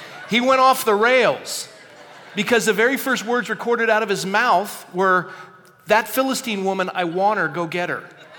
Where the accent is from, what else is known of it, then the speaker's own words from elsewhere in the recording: California, United States; We're all from California.